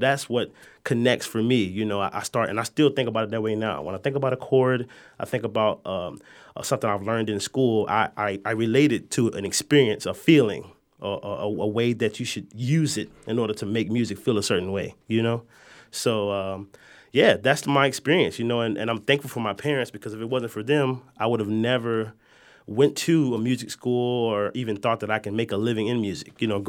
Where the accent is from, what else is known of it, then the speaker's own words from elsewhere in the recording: Florida, United States; I'm a boy from Florida. You know, I'm young. You know, I've never been outside of the United States ever before.